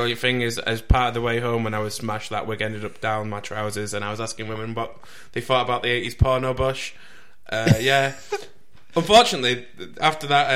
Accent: England, United Kingdom; Also, I found out the Welsh are quite racist because some Welsh bird went at me about it for being English.

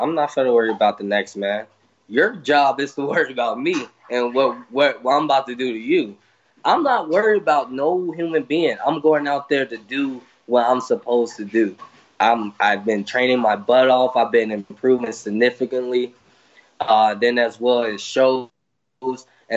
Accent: Chicago, Illinois, United States; I've been through a lot of tough situations in my life growing up in the West Side of Chicago that put me, you know, made me who I am with this tough, thick skin.

